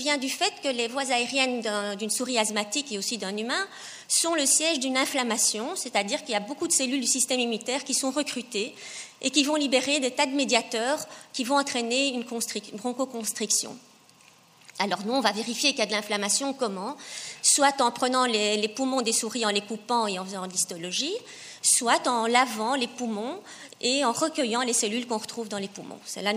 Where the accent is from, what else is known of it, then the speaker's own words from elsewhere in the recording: Brussels, Belgium; Donc moi je viens du nord, de Bruxelles, et je suis arrivée dans le sud, au Pays du Soleil